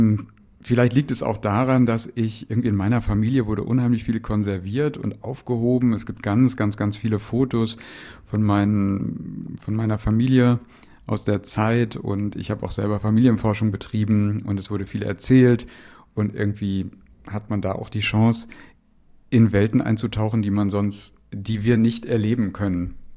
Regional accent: Dortmund, North Rhine-Westphalia, Germany; ich komme ja aus Dortmund

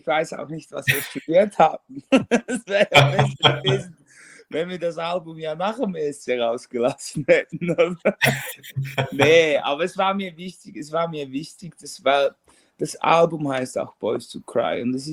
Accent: Appenzell Innerrhoden, Switzerland; Ich komme aus Appenzell Innerrhoden. Das ist so ein Schweizer Dörfchen. Das ist der kleinste Kanton der Schweiz.

